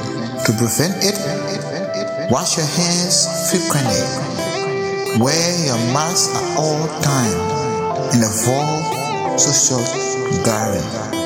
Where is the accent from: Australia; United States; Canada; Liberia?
Liberia; Hello, fellow Liberian. … I hail from Tole District, Mosoro County. As the Liberian experienced the coronavirus crisis